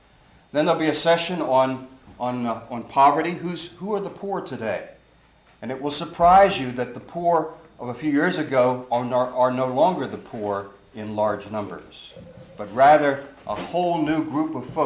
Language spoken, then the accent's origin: English; Washington, District of Columbia, United States; I'm from Washington, D.C.